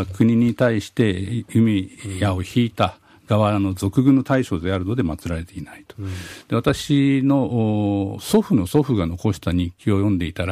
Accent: Kanto, Japan; born there; 関東の生まれなので

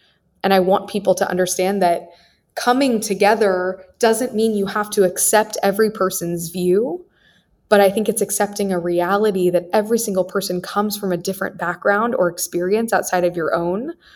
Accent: Wichita, Kansas, United States; I got so much more out of my experience growing up in Wichita, being surrounded by people who were completely different from me.

